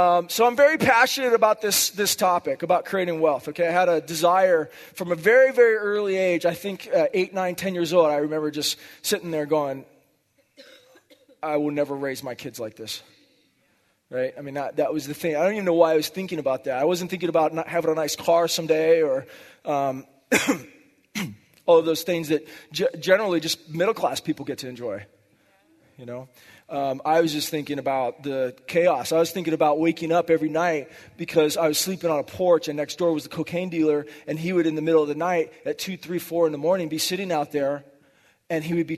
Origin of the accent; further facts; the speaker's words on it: Hawaii, United States; Now I grew up in Hawaii, okay? And in Hawaii, if you're white, you're the minority. And I grew up just getting chased and beat up and like by big, huge Samoans and stuff like that.